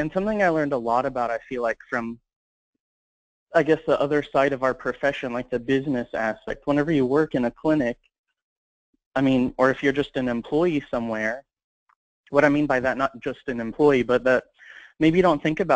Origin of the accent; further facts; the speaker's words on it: Houston, Texas, United States; I'm from Houston, Texas.